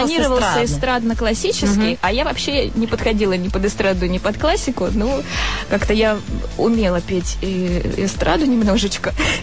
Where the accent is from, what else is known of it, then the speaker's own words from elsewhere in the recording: Perm, Perm Krai, Russia; А я сама из Перми родилась, в Перми конкретно, в Пермском крае.